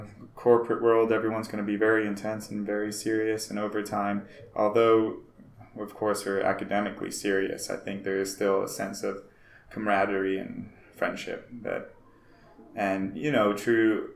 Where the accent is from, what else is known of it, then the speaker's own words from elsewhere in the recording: Colorado, United States; I am from Colorado, so I do like South Park, but I haven't seen many of the new episodes.